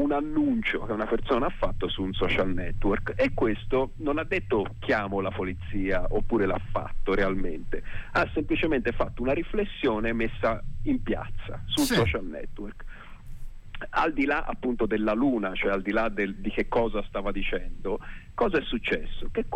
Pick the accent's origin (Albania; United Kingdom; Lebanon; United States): United States; lo dico da americano che quindi vado controcorrente, perché qua le regole sono mal viste